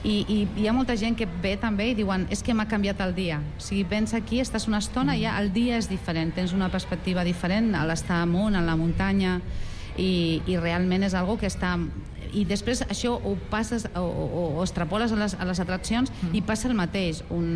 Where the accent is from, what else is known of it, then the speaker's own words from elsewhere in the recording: Castile, Spain; now in Barcelona, Spain; perquè jo soc d'una ciutat petita de Castella